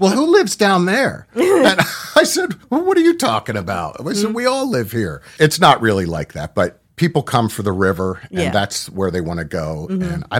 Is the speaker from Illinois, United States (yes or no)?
no; Yardley, Pennsylvania, United States; I grew up in Yardley across the way.